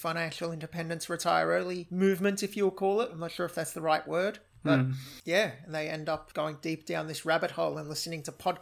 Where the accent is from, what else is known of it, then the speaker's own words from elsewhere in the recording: Sydney, New South Wales, Australia; I come from Sydney, born and raised, so very high cost of living area in Australia.